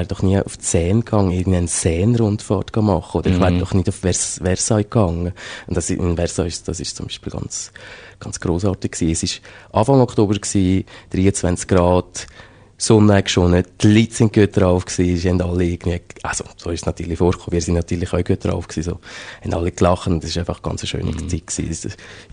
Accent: Betten, Valais, Switzerland; ich bin einfach hier oben an das Betten aufgewachsen. Und das ist meine Heimat, ja.

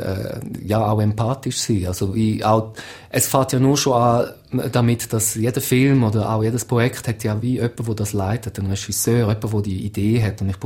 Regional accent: Switzerland; Aber ich bin ein Schweizer und... in der Schweiz ist das eine Frage.

